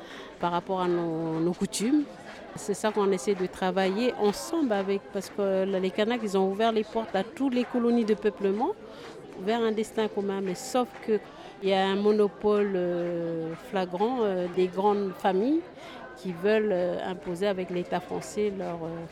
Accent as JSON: {"language": "French", "country": "New Caledonia", "said": "On est des Kanaks, on a notre culture, on a notre civilisation. Et la Calédonie n'est pas à l'échelle d'un grand pays, c'est une île."}